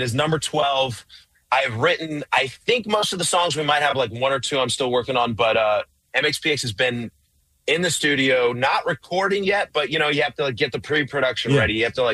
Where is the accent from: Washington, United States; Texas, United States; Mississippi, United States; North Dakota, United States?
Washington, United States; Bremerton; my second part is now my hometown Bremerton has a hockey team.